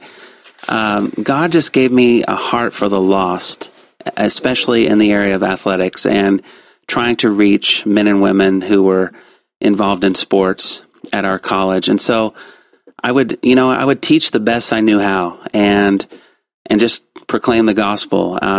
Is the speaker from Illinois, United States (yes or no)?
yes; Danville, Illinois, United States; at the church where I grew up in Danville, Illinois.